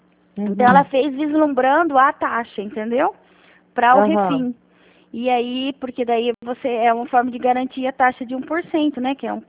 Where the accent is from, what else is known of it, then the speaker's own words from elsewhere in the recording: Chapadão do Sul, Mato Grosso do Sul, Brazil; also born or lived in Alto Taquari; morei em Alto Taquari e morei em Chapadão do Céu.